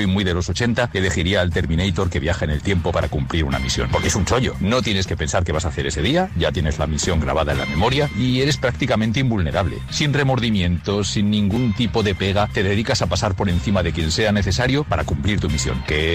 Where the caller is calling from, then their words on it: Zaragoza, Aragon, Spain; de Zaragoza